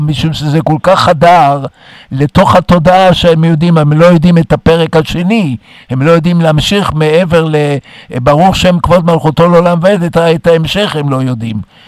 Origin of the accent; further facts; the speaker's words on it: Tel Aviv, Tel Aviv District, Israel; אני נולדתי בארץ, נולדתי בתל אביב